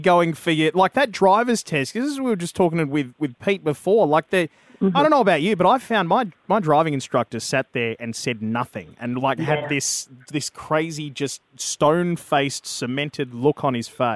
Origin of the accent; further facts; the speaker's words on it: Cannington, Western Australia, Australia; I grew up in Cannington.